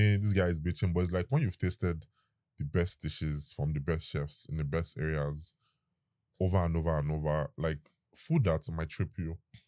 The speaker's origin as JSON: {"language": "English", "country": "Nigeria", "said": "That's my flex as a Nigerian food critic, not a Michelin star food critic."}